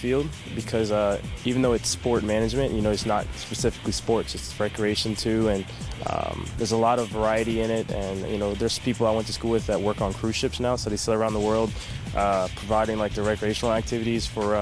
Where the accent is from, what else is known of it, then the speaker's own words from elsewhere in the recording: North Carolina, United States; Well, I'm from North Carolina, so I went back home.